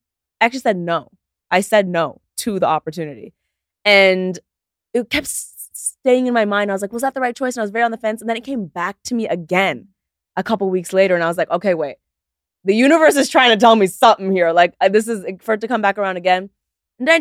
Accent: Toronto, Ontario, Canada; born there; No, I was born in Toronto.

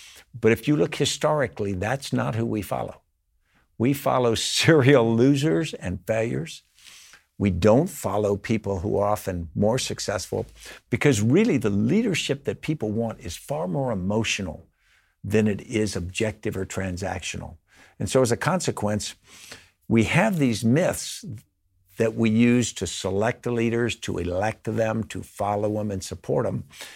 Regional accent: Virginia, United States; I grew up near Washington or near Robert E. Lee's boyhood home. I live about 70 feet from it now. I went to Washington Lee High School.

